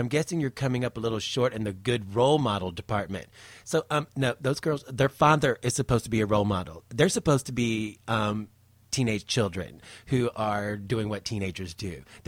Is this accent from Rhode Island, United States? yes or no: no; North Carolina, United States; when she was in her teens, around 17, I believe, in my home state of North Carolina